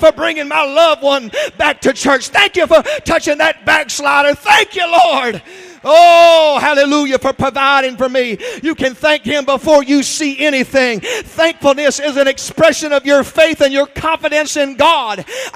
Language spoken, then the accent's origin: English; Georgia, United States; I'm from Georgia. We had about 50 or 60 in the church on a good Sunday.